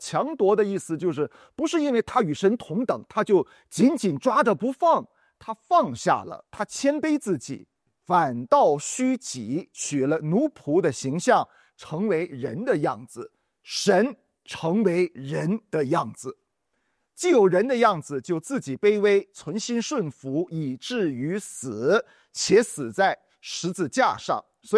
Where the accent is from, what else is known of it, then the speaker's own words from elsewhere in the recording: China; 因为按照我们中国人的文化的观念，父亲是比较高的